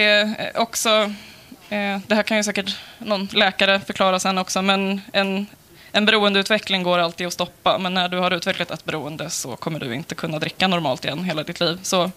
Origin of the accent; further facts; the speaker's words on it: Stockholm, Stockholm County, Sweden; Arbetarklass i södra Stockholm.